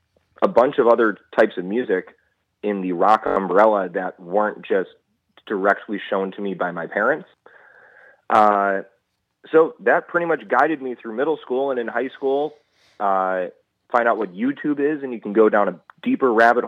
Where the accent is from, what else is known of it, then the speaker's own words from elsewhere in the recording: Milwaukee, Wisconsin, United States; born there; I was born in Milwaukee, Wisconsin.